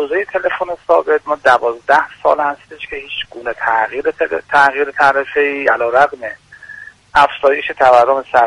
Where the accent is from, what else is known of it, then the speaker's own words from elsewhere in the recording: Tehran, Tehran Province, Iran; من اهل تهران هستم ولی سابقا برمیگرده به شهر قم